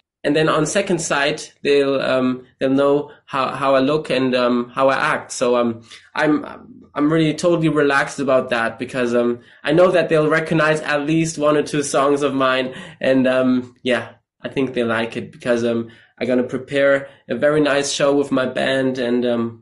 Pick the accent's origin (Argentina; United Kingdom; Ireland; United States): Ireland; now in Germany; So currently I'm living in Germany, but I'm actually Irish.